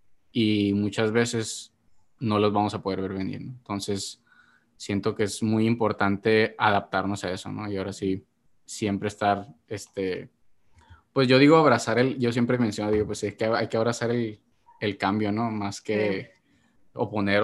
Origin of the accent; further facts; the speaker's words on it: Mexicali, Baja California, Mexico; Bueno, soy de Mexicali, Baja California. Tengo 29 años.